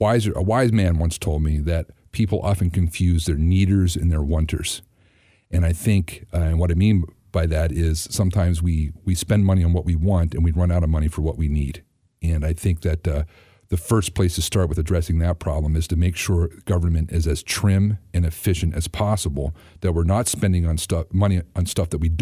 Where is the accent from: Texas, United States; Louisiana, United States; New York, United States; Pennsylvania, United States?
Pennsylvania, United States; Altoona; born there; I tell people I was born in Altoona, but I didn't realize how big Blair County was